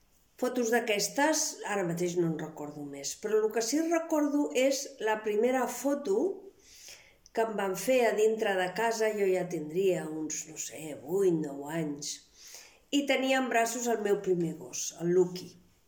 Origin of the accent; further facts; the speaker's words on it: Palma, Balearic Islands, Spain; born there; now in Gaià, Spain; tinc 71 anys, visc a Vespella de Gaià, és un poble petit i bonic de Tarragona, però no vaig néixer aquí. Jo vaig néixer a Palma de Mallorca